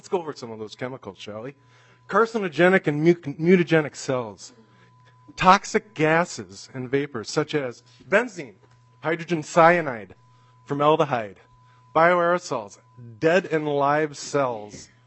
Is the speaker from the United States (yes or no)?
yes; Crosby, Minnesota, United States; I am a professional surgical nurse, and I'm from Crosby, Minnesota.